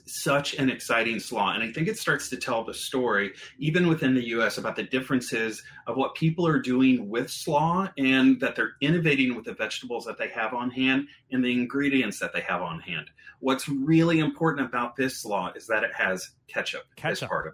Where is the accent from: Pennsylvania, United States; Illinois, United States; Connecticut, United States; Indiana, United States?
Indiana, United States; So I grew up in Indiana, and we ate fish all the time.